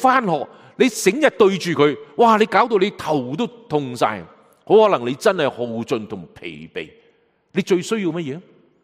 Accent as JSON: {"language": "Cantonese", "country": "China", "said": "我哋中国人讲一句说话好有意思嘅，人比人会比死人。"}